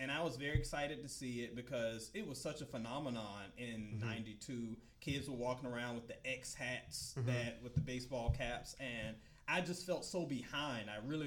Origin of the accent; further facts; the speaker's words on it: Virginia, United States; No, I grew up in Virginia, actually.